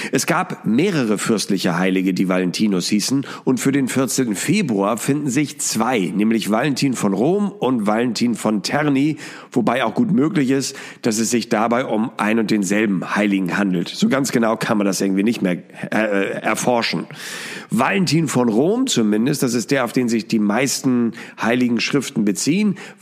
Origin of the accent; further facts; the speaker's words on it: Hamburg, Germany; ich komme aus Hamburg